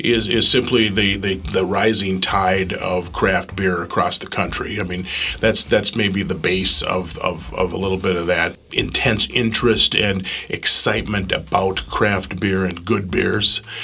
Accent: Minnesota, United States; now in Utah, United States; I grew up in Minnesota, and Minnesota is kind of a liberal state, and Utah's not.

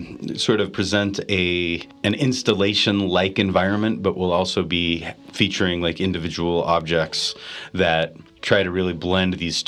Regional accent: Ephraim, Utah, United States; I'm a total hick. I grew up in Ephraim, Utah

